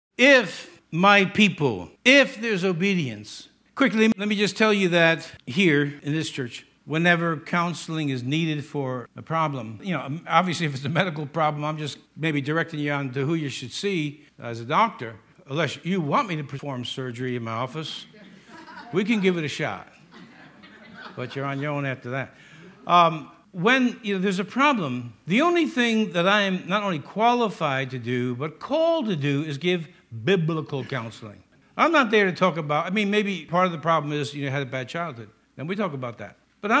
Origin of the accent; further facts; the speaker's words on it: Yonkers, New York, United States; Me, I'm from Yonkers.